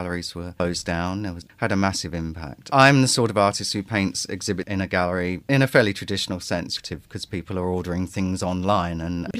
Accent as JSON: {"language": "English", "region": "London", "country": "United Kingdom", "tie": "born there", "also_born_or_lived": "Lake District", "said": "I was born in London. I studied in the Lake District, fine art. I moved back to London, working and exhibiting."}